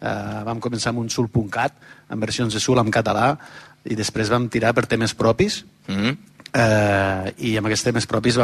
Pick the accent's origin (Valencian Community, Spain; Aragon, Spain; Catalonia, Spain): Catalonia, Spain; Falset; tots els músics, exceptuant el saxofonista, el saxotenor, som de Falset